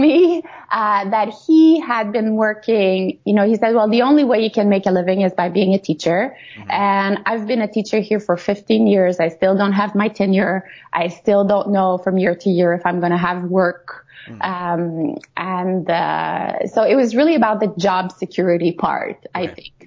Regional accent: Canada; I'm French Canadian. I'm a mother of two.

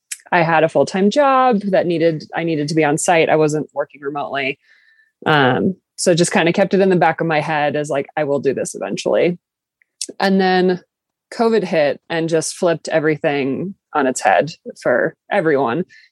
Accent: Rhode Island, United States; also born or lived in Boston; I grew up in Rhode Island, went to school in Boston, and then stayed there for, I've been living there for 10 years before I hit the road.

